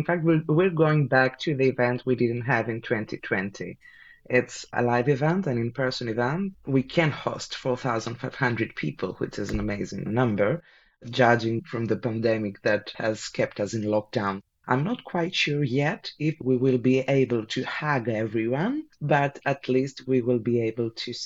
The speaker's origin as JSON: {"language": "English", "country": "Greece", "second_language": "English", "said": "I come from Greece."}